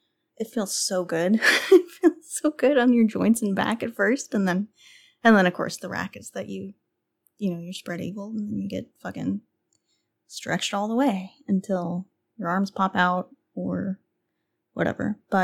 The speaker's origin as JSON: {"language": "English", "country": "United States", "said": "I'm an American, so if you couldn't tell. So I'm mixed up with all kinds of shit."}